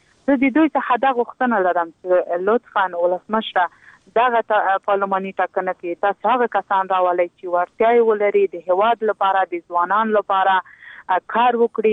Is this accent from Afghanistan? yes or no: yes; Logar, Afghanistan; زه په خپله دغه لوګر ولایت څرنګه چې زما د پلار ولایت او زما ټاټوبی دی، دغه ولایت چې دی ډېر وروسته پاتې دی